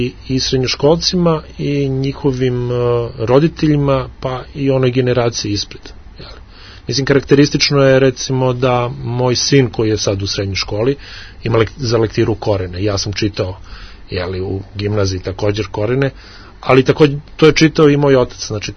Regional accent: Serbia

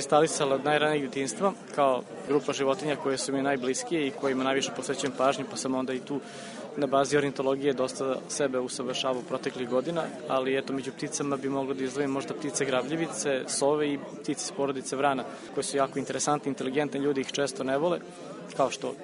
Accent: Vršac, Vojvodina, Serbia; born or raised there

